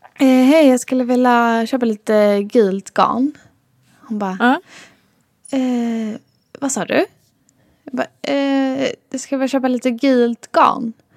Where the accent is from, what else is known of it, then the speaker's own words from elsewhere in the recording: Stockholm, Stockholm County, Sweden; accent: Stockholmska; Alltså, jag pratar stockholmska.